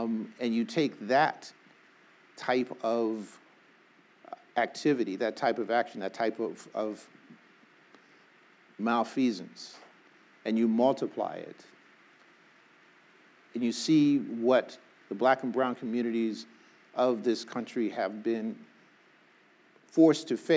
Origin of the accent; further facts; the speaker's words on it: Arkansas, United States; born there; I was born in Arkansas